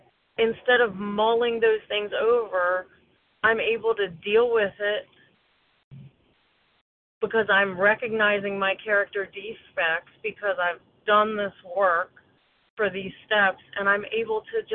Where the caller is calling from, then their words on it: Virginia, United States; from Virginia.